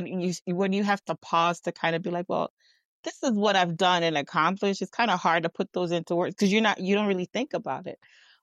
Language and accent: English; Frankfield, Clarendon, Jamaica; So I'm from a little town in Jamaica called Frankfield. It is in the country.